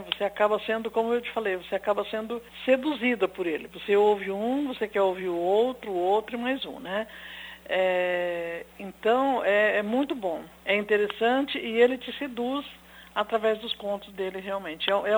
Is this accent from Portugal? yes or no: no; Mandaguaçu, Paraná, Brazil; como eu sou da região, eu nasci aqui em Mandaguaçu, né? Então, e eu tenho 68 anos, então eu sou, digamos assim, uma pioneira dos tempos, assim, de quando aqui ainda existia mato e tudo mais.